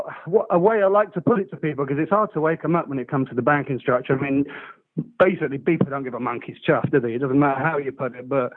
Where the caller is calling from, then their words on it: Brighton, South East England, United Kingdom; I'm calling from Brighton, mate.